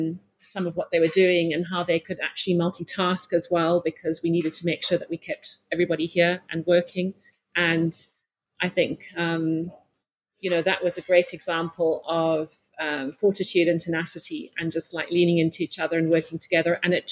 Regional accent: Western Cape, South Africa; having been born and raised in the Cape Winelands, I had the privilege of living close to the soil and the people on 4 wine estates.

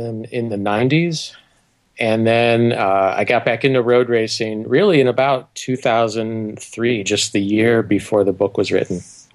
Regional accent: Indiana, United States; I grew up in the Midwest in Indiana

